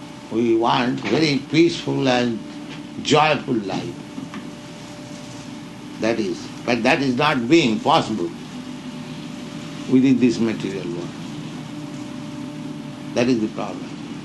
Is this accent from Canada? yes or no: no; India; now in United States; Here in America, whenever I meet some gentleman in the street, and he understands that I am coming from India, he says, "Oh, India is very poverty-stricken."